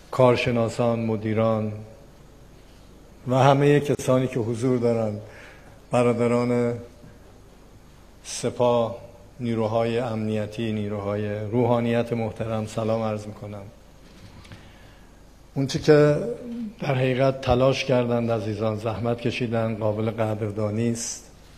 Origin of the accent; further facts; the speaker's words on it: Iran; من به عنوان یک ایرانی، یک انسان، دلم میخواد بهترین شهر رو داشته باشیم